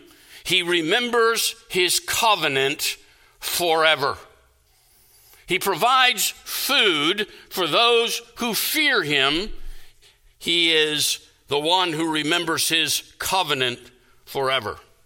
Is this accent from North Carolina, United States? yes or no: yes; North Carolina, United States; born there; now in South Carolina, United States; I was born in North Carolina, not South Carolina, where I currently live.